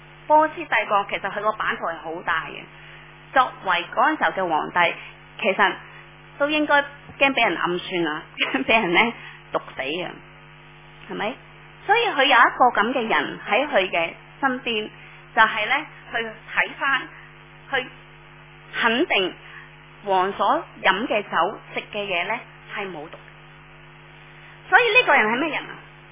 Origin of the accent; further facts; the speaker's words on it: Hong Kong; 即是我们香港人呢经常都说，哎，香港人很热心的